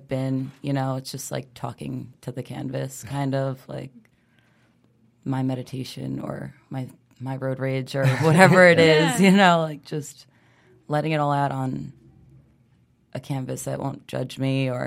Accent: Long Island, New York, United States; I grew up in Long Island, and I think when I was there, it was, you have a little more time to breathe

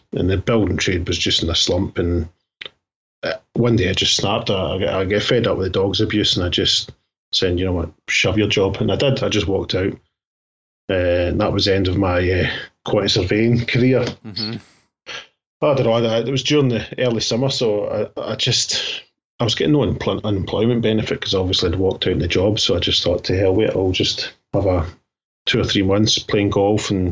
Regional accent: Glasgow, Scotland, United Kingdom; also born or lived in Ayrshire; So I was born in Glasgow in the early 70s, and I stayed in an all right bit of Glasgow. It wasn't great

